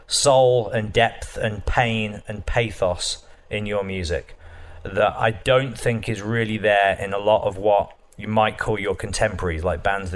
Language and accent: English; Birmingham, West Midlands, United Kingdom; So I'm in my hometown in Birmingham